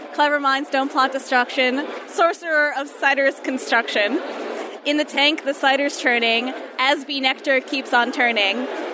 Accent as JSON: {"language": "English", "town": "Woodmere", "region": "New York", "country": "United States", "said": "Oh, I'm also from Nassau County."}